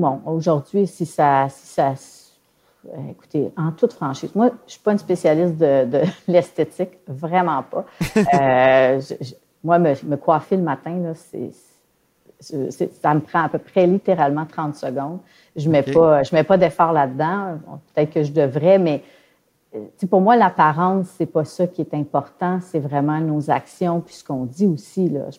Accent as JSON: {"language": "French", "region": "Quebec", "country": "Canada", "said": "Ils ont bougé, mais chez nous, au Québec, il n'y a rien qui se passe."}